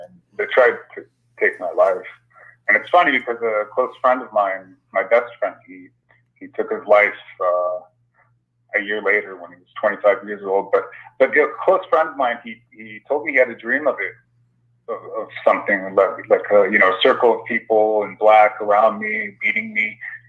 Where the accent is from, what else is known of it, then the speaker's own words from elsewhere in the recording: Los Angeles, California, United States; moved away; Right now, no. I was actually born and raised in LA, but I haven't been in the States for, I don't know